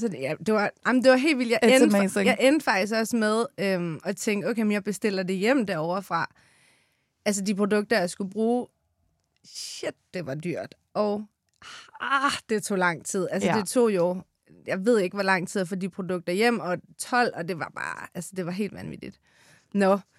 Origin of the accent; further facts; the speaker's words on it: Jutland, Denmark; now in Copenhagen, Denmark; jeg er 35 år og født og opvokset i Jylland. Har boet i København de sidste snart 20 år.